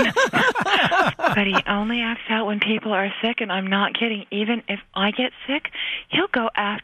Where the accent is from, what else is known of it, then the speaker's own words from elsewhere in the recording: Manassas, Virginia, United States; I'm from Manassas, Virginia.